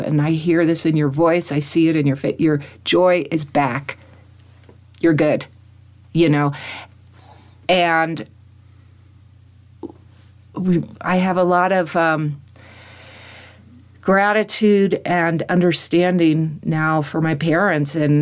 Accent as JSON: {"language": "English", "town": "Fairfax", "region": "Virginia", "country": "United States", "tie": "born or raised there", "said": "Because, like, growing up in Fairfax, Virginia, around D.C., I was like, oh, God, none of this, like, is for me."}